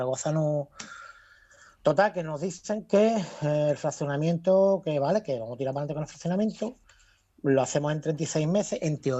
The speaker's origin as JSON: {"language": "Spanish", "town": "Chiclana de la Frontera", "region": "Andalusia", "country": "Spain", "said": "Soy de aquí de Chiclana, ¿vale? Aquí de Cádiz"}